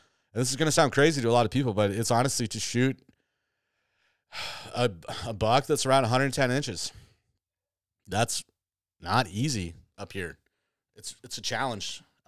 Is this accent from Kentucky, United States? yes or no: no; Michigan, United States; I grew up in Southwest Michigan where we don't have, like, monsters